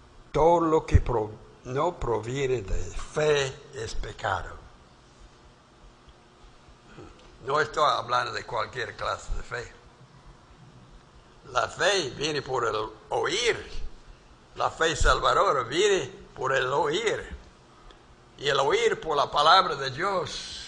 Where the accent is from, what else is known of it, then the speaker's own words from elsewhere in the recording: Alabama, United States; born there; era ríos como ya donde nací en Alabama, el río lodoso